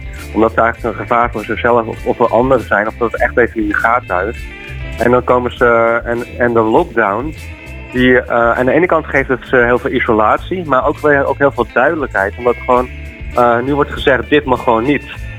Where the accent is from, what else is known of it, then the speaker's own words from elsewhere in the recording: Wognum, North Holland, Netherlands; ik kom uit Wognum, zoals vlakbij Horen.